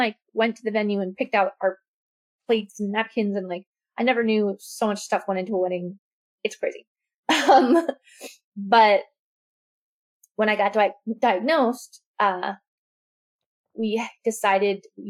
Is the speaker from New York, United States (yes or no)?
yes; New York, United States; Originally, I'm from New York, and he took me to New York and proposed to me outside Central Park